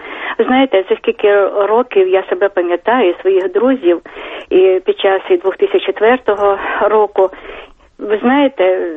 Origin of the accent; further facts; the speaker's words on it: Kyiv, Ukraine; це є я киянка.